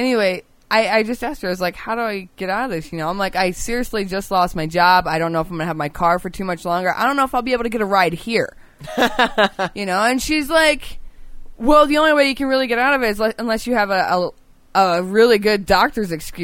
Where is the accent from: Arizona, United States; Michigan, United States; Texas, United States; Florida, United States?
Florida, United States; I'm not from here. I'm from Florida.